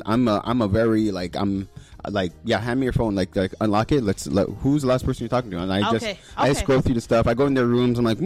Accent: Montreal, Quebec, Canada; When we were growing up in the West Island

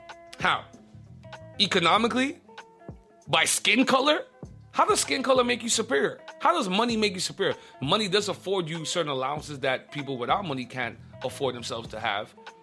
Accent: Quebec, Canada; I'm born and raised in Quebec. No one's going to rush me out of my province, out of my city.

